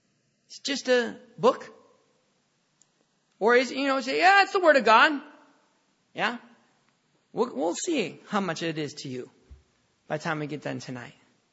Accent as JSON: {"language": "English", "country": "United States", "said": "Well, I'm an American."}